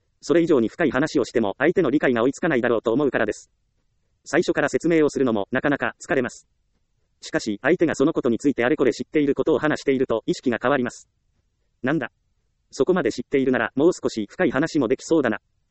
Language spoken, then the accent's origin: Japanese; Ehime, Japan; 私は愛媛県出身です。